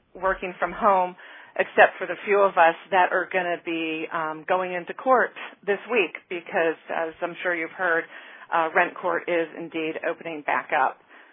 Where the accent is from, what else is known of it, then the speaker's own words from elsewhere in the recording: Buffalo, New York, United States; now in Baltimore, United States; I'm originally from Buffalo, New York.